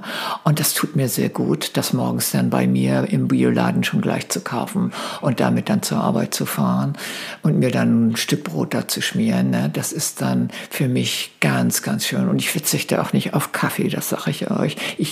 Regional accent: Stenderup, Schleswig-Holstein, Germany; Ich bin auf dem Land groß geworden. Ich glaube, ich habe das schon erzählt, ne? In Stenderup, das ist so ein kleines Dorf in Schleswig-Holstein bei Flensburg. Und mein Vater war Schmied, meine Mutter Bäuerin.

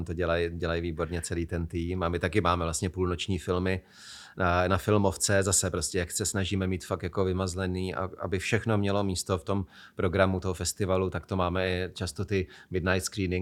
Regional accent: Hradec Králové, Hradec Králové Region, Czechia; narodil jsem se, vyrůstal jsem v Hradci Králové

